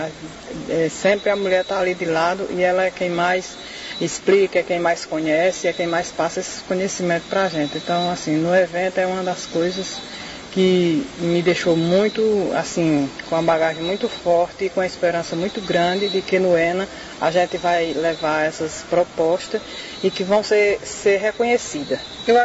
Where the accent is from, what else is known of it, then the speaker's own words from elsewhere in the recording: Parnamirim, Pernambuco, Brazil; sou do município de Parnamirim, aqui de Pernambuco.